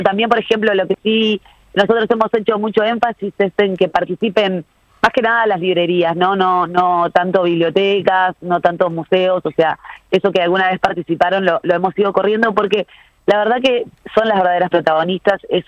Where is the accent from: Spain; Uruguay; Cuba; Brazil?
Uruguay; Paysandú; tiene una librería en Paysandú, mi ciudad natal